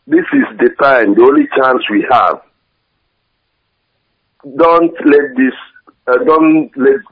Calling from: Sweden; I'm calling from Sweden.

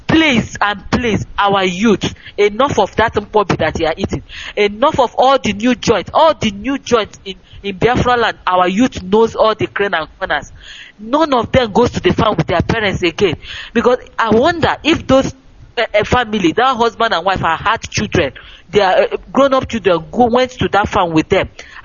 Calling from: Italy; I'm calling from Italy.

